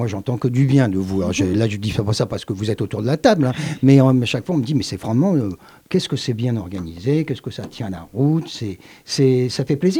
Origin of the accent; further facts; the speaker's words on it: Carcassonne, Occitanie, France; c'est chez moi, je suis de Carcassonne, c'est chez moi.